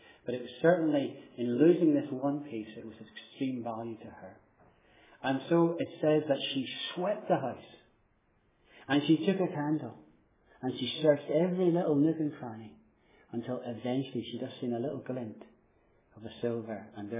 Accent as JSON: {"language": "English", "country": "Ireland", "accent": "Irish", "said": "You can tell from my accent, I come from Ireland."}